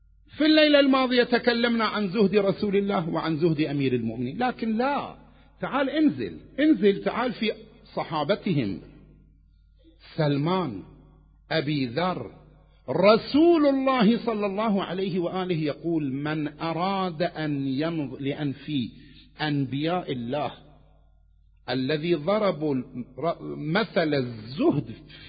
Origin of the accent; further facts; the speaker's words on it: Karbala, Karbala Governorate, Iraq; أنا ابن كربلاء، أنا ابن العتبات المقدسة،